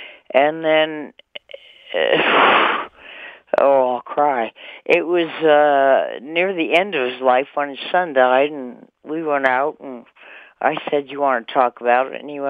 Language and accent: English; Canadian Arctic, Canada; Now, I'm from the Canadian Arctic. I'm kind of an odd movie star. You don't usually get people from the Arctic who are movie stars.